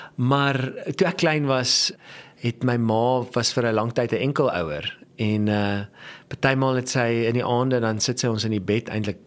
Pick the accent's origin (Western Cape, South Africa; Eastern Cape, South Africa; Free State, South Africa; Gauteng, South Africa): Gauteng, South Africa; Johannesburg; Ek het groot geword in Johannesburg, in Agste straat.